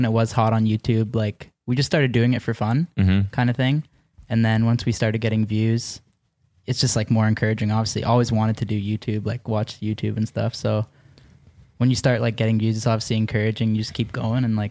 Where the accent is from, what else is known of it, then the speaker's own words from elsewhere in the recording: Mississauga, Ontario, Canada; Just outside Toronto. I'm from Mississauga.